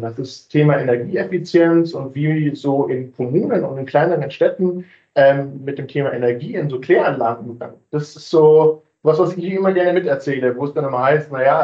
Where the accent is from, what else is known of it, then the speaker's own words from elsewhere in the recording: Munich, Bavaria, Germany; dass das natürlich nur mit meinem Geburtsort zu tun hat. Deswegen, ja, bin aufgewachsen, groß geworden in München